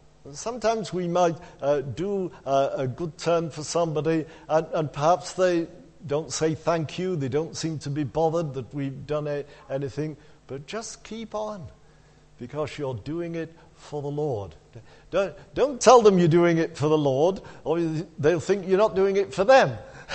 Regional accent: Blackpool, North West England, United Kingdom; I was born and brought up in Blackpool, as some of you probably know.

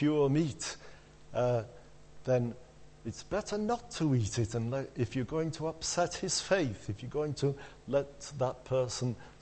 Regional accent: Blackpool, North West England, United Kingdom; I was born and brought up in Blackpool, as some of you probably know.

